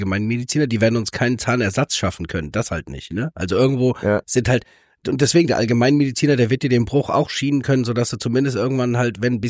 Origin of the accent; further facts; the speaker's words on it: Frankfurt, Hesse, Germany; das kann ich als Frankfurter sagen, wir haben ja auch nicht die schönsten Ecken immer